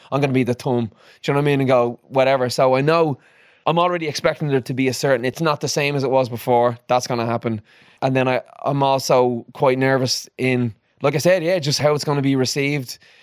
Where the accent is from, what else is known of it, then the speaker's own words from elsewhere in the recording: Dublin, Leinster, Ireland; Some of the songs … talking about growing up in Dublin and all those things, is like, it's the things that break us, that make us who we are.